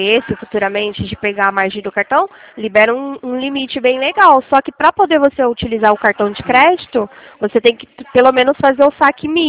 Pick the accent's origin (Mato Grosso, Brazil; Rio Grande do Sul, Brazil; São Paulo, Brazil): São Paulo, Brazil; Sorocaba; Não, eu sou de Sorocaba.